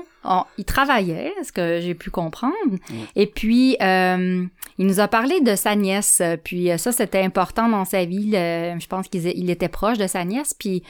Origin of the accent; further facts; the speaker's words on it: Quebec, Canada; Je viens du Saguenay, moi.